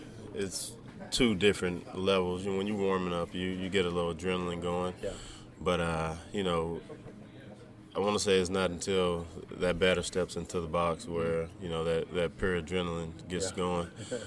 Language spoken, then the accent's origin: English; Mississippi, United States; because I didn't have that growing up in Mississippi.